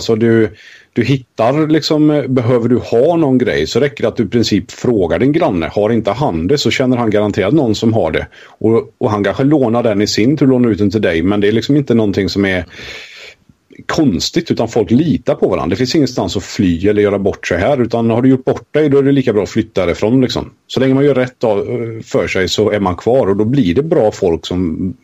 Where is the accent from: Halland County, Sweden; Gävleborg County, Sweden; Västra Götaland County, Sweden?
Västra Götaland County, Sweden; Kungälv; Jag är uppväxt i Kungälv, jag har bott där i 20-22 år utav mitt liv, och jag har alltid haft nära till storstad och allt för det.